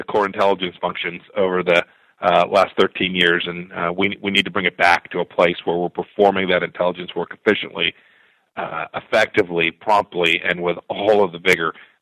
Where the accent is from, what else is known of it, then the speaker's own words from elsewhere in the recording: Wichita, Kansas, United States; we had someone attempt to blow up the airport in my hometown, Wichita, Kansas, Mid-Continent Airport.